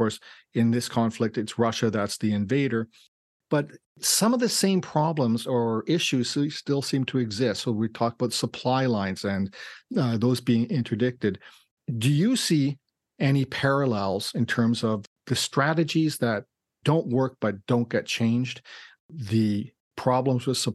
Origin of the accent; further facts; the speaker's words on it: Winnipeg, Manitoba, Canada; born there; I was born in Winnipeg.